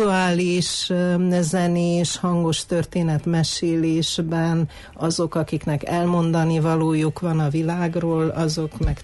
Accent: Cluj-Napoca, Cluj County, Romania; emlékszem az én középiskolás koromban Kolozsváron, én kolozsvári vagyok, és Kolozsváron végeztem, hát elit liceumban

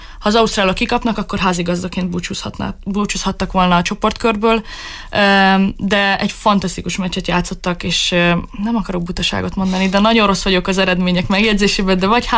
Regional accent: Hungary; Magyarország a szívügyem, ott nőttem fel, magyar vagyok.

